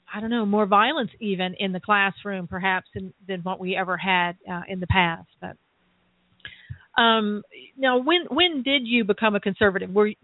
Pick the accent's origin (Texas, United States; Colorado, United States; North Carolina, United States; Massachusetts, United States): North Carolina, United States; Now, I grew up in North Carolina, but the circumstances sound very similar to what you experienced.